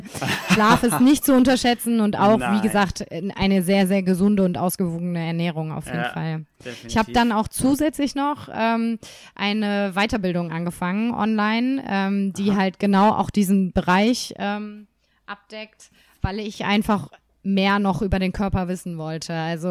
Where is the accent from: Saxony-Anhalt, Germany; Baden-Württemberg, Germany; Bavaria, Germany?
Bavaria, Germany; Nuremberg; Komme ich mal wieder in meine Heimat zurück.